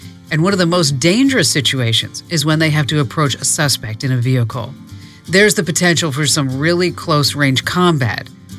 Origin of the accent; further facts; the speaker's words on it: Arizona, United States; They're right here in my home state, Arizona.